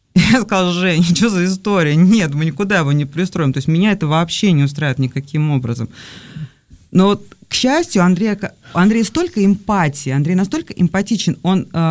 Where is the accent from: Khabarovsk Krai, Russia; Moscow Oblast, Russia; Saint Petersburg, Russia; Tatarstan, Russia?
Moscow Oblast, Russia; Moscow; мы из Москвы, там, из Подмосковья